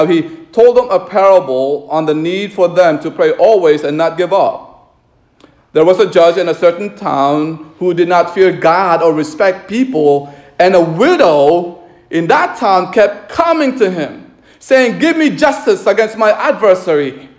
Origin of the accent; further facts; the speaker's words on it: Mandaluyong, Metro Manila, Philippines; born there; I was born in Mandaluyong outside, not inside.